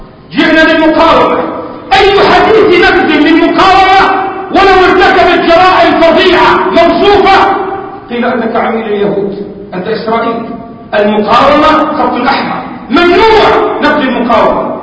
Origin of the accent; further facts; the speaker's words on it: Lebanon; لقد أصم فريق سياسي آذاننا في بلدنا لبنان